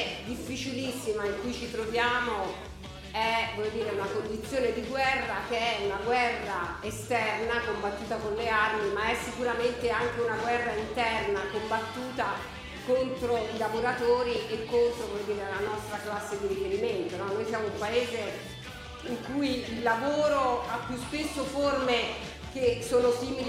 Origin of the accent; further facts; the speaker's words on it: Pisa, Tuscany, Italy; Ma io vengo appunto da Pisa.